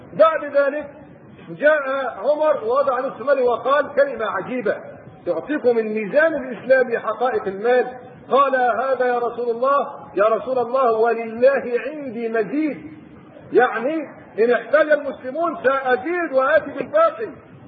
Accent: Egypt; فرت قبائل ليبيا تقريبا إلى مصر وجاءوا عندنا في الريف، فكنا نطعمهم

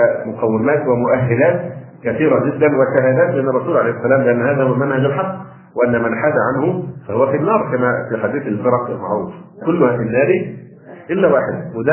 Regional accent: Egypt; انا اعتبر نفسي كمصري

